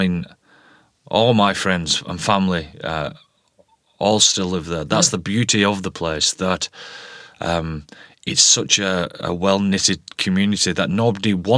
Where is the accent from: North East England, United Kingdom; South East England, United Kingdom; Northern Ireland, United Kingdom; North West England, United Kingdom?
North West England, United Kingdom; I was brought up in Lancashire